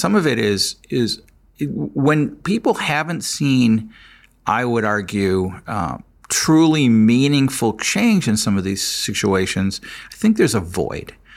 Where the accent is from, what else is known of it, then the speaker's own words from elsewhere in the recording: United States; And, you know, as an American, you could take it nationalistically